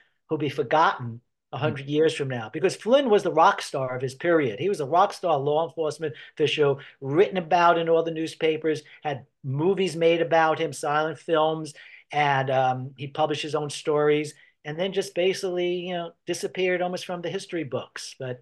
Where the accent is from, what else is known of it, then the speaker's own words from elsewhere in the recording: New York City, New York, United States; Now, I grew up in New York, so I know the mindset of a New Yorker.